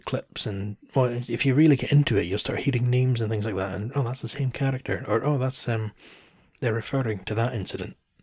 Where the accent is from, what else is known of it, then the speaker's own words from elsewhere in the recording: Scotland, United Kingdom; Because we're Scottish, we don't bother. I don't think many Scottish folk actually bother at Burns night.